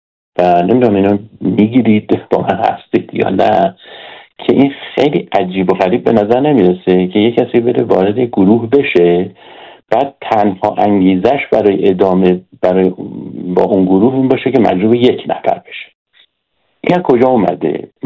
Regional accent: Iran; moved away; با فرهنگ ایرانی هم کاملا آشنا هستم برای اینکه در اون بزرگ شدم و حتی بعد از مهاجرت هم از ایران هم 40 خورده سال هستش

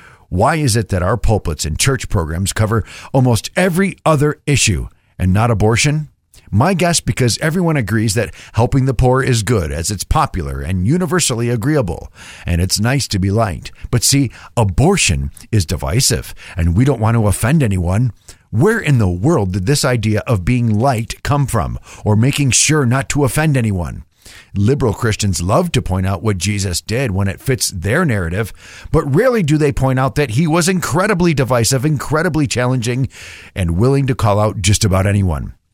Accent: New York, United States; My home state of New York recently passed a bill

